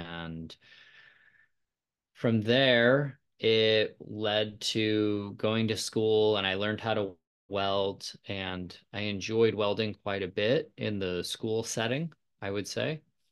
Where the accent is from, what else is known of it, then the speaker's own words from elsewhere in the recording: Whitefish, Montana, United States; I'm originally from Whitefish, Montana. It's a very small town up north, about 3 hours away from Canada.